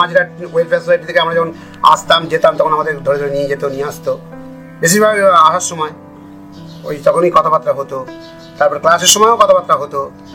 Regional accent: Narendrapur, West Bengal, India; যেহেতু আমরা নরেন্দ্রপুরে মানুষ হয়েছি

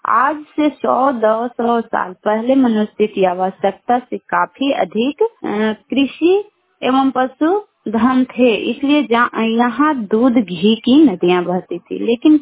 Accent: Bihar, India; और मैं नारदीगंज ब्लॉक से बिलोंग करती हूँ और मेरा जिला नवादा पड़ता है।

